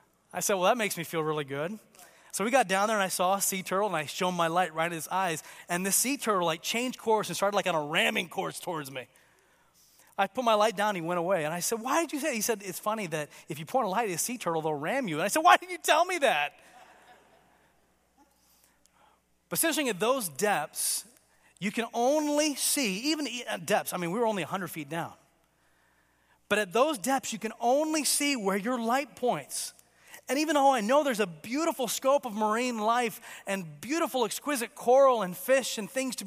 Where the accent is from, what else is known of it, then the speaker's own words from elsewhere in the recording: Tanzania; I grew up in Tanzania, East Africa